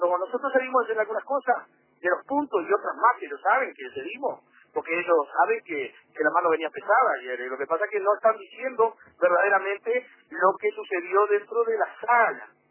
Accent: Uruguay; como somos los uruguayos

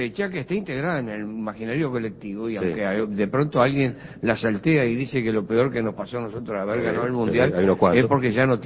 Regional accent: Florida, Uruguay; yo soy de Florida, en la Piedra Alta, ahí nacimos.

